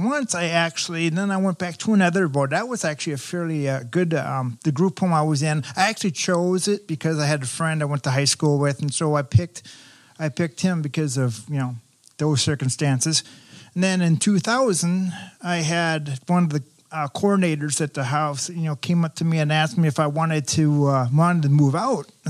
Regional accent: Forest Lake, Minnesota, United States; also born or lived in St. Paul; I actually was born in St. Paul, and then I was raised in Forest Lake, Minnesota.

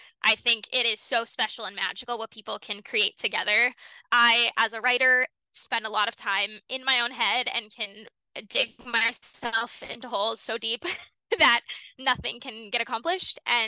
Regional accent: Canada; also born or lived in United States; Part of it, I think, is because I'm a Canadian and American dual citizen.

